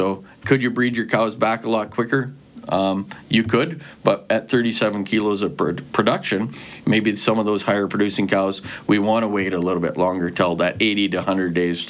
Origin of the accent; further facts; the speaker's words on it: St. Thomas, Ontario, Canada; born there; Well, I was born in Ontario.